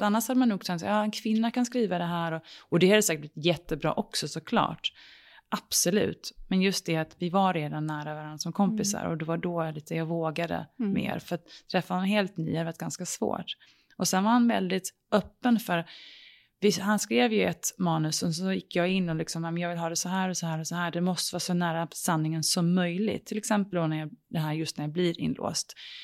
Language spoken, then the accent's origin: Swedish; London, United Kingdom; Det är en engelsk kille, jag är uppväxt i London.